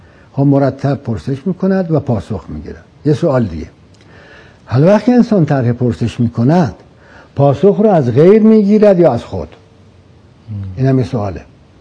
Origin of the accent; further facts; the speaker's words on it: Isfahan, Iran; حالا رودخانه من که خب اهل اصفهانم، رودخانه زاینده رود که سابق که آب داشت